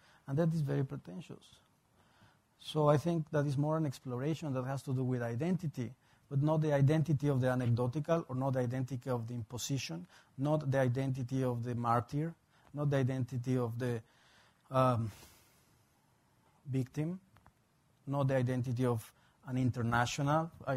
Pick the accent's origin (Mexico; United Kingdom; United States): Mexico; if you think about me in terms of a Mexican artist, for example, like growing up in Mexico and then being here